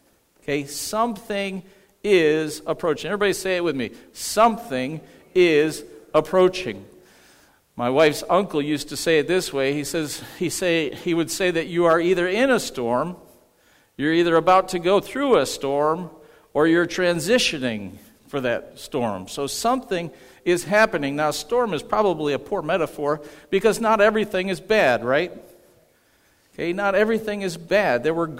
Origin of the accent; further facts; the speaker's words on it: New York, United States; I remember the days as a child growing up in Western New York with the snow outside.